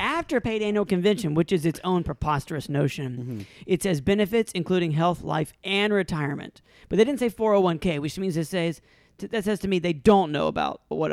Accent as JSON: {"language": "English", "region": "North Carolina", "country": "United States", "said": "I'm from North Carolina."}